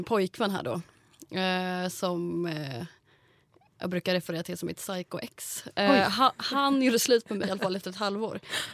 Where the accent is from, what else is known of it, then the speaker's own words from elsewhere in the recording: Linköping, Östergötland, Sweden; Utanför, jag är född på en bondgård utanför Linköping.